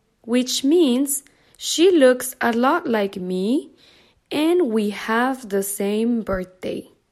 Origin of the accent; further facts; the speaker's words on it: Mexico; first language es; English is a second language; also born or lived in Texas, United States; now in France; I am from Mexico, but I lived in Texas for a long time. My first language is Spanish. My family lives in Houston, Texas.